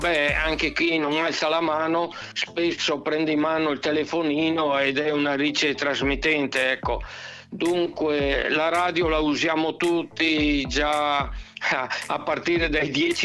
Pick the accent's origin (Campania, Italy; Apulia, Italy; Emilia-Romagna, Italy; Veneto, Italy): Veneto, Italy; Verona; diciamo che per il presepio sono napoletano, per Marconi sono bolognese, ma in realtà io sono veronese.